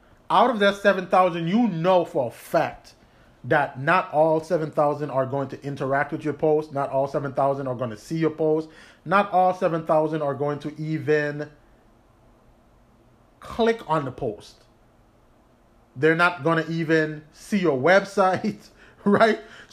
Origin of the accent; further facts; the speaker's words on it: U.S. Virgin Islands; for example, I'm from the Virgin Islands.